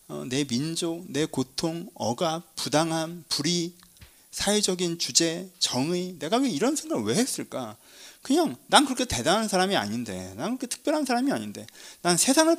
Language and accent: Korean; Cheonan, South Chungcheong, South Korea; 강남에서 다들 지하철을 타고 학교를 가는데 저는 천안이었으니까